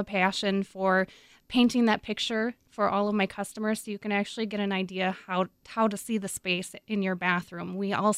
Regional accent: Minnesota, United States; It is, since I'm from Minnesota.

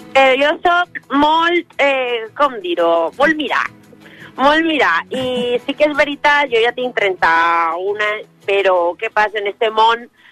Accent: Mexico; accent: Mexican; Catalan is a second language; now in Valencia, Spain; Jo de xicoteta podia canviar, tenia les dues versions … valenciana i … mexicana, per això. I me venia a vivir així a València fa 5 anys per ahí, però clar, jo en el meu accent mexicà, la gent en les redes me coneixen mexicana

